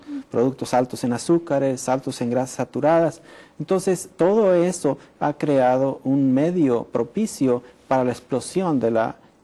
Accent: Mexico; now in United States; soy mexicano. Tengo varios años aquí en Estados Unidos. Inicialmente estudié allá en México, Montemorelos, en la Universidad de Montemorelos. Y me trasladé a Loma Linda, California.

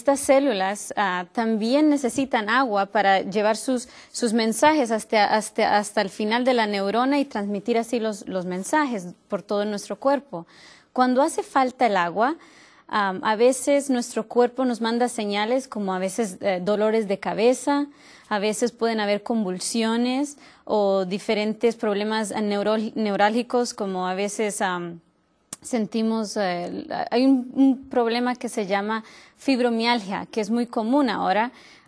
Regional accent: Florida, United States; Yo vengo de la Florida

